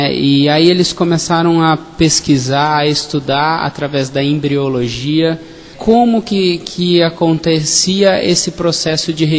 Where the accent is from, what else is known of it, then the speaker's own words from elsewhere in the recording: São Paulo, Brazil; Bem, eu sou do interior de São Paulo e estou morando aqui há 4 anos.